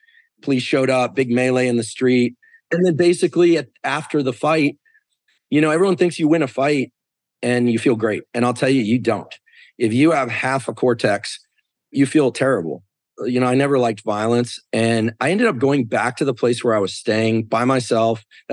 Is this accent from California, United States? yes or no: yes; Stanford, California, United States; born there; I was born in Stanford Hospital. So I'll probably die at Stanford, but hopefully a long time from now.